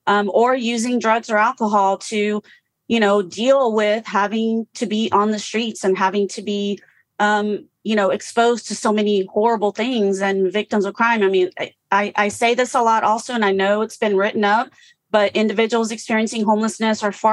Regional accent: Brazil; moved away; My dad died when I was young. We moved here from Brazil.

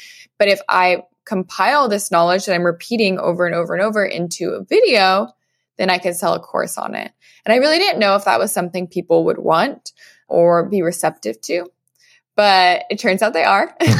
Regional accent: Arizona, United States; moved away as an adult; now in New York City, United States; So I grew up in Arizona and I went to the University of Arizona. After college, I moved to New York City, where I started working in the travel industry.

